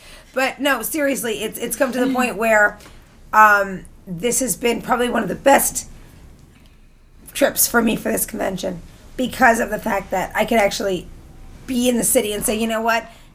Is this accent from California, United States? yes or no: no; New York, United States; And I'm from New York